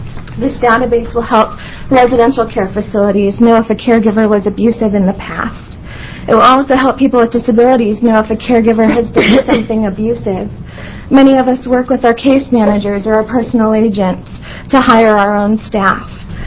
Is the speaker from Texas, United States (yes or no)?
no; Milwaukee, Wisconsin, United States; I'm from Milwaukee